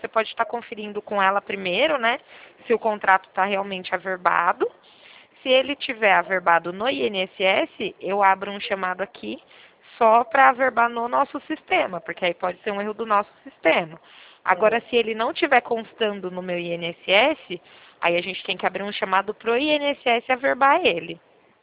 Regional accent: São Paulo, Brazil; eu sou de São Paulo

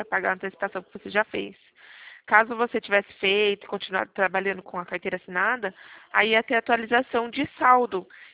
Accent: São Roque, São Paulo, Brazil; Eu sou de São Roque.

